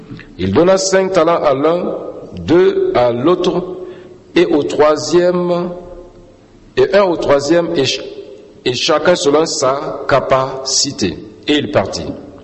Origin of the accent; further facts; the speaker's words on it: Burkina Faso; Je viens de Burkina Faso.